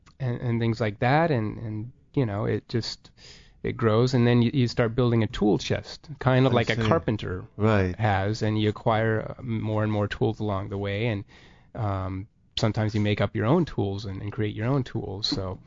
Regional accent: Torrance, California, United States; Yeah, I grew up in Torrance.

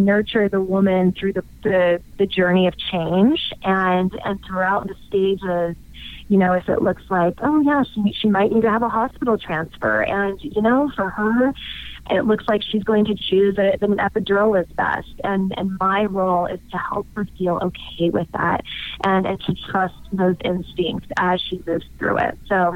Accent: Texas, United States; now in Los Angeles, United States; I live in LA, California, and there's definitely, you know, this huge home birth movement, and I come from Texas originally

